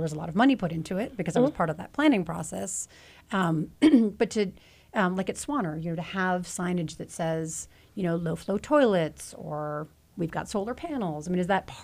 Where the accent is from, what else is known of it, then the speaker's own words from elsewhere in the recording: New York City, New York, United States; I mean, I grew up in New York City, so you would never drive your car anywhere, right?